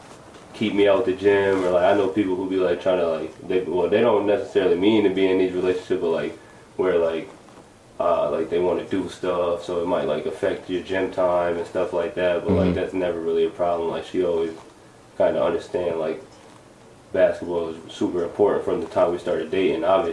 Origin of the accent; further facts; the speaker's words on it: Albany, New York, United States; also born or lived in Pennsylvania; I was born at St. Peter's Hospital right here in Albany, and then I lived here, like, in different places in Albany, Washington Ave, Quail. So I grew up from kindergarten through third grade.